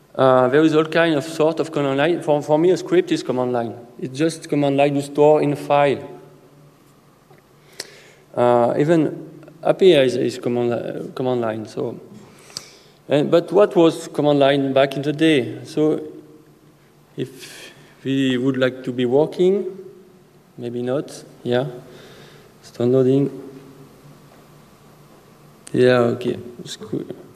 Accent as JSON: {"language": "English", "country": "France", "said": "I'm from France."}